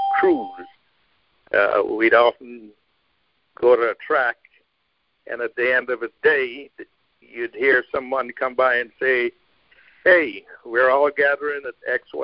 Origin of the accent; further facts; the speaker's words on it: Guyana; I was from South America, Guyana.